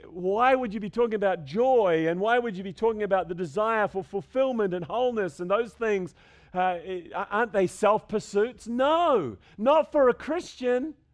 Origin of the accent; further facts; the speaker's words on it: New Zealand; I grew up in the Open Brethren Church in New Zealand.